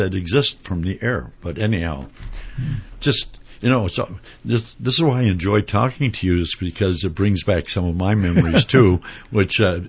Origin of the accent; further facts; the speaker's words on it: St. Paul, Minnesota, United States; like I grew up in St. Paul, if you messed around, you heard about somebody, hey, he went to Red Wing.